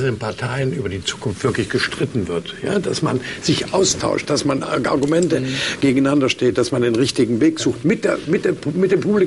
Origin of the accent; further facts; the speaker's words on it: Dresden, Saxony, Germany; born there; Also ich bin gebürtiger Dresdner.